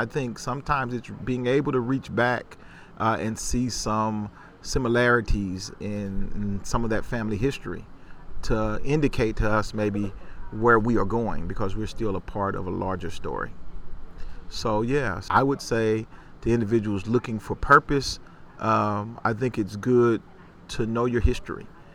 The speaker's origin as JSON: {"language": "English", "town": "Holly", "region": "Louisiana", "country": "United States", "tie": "born or raised there", "said": "We grew up in Holly, Louisiana, down in the woods."}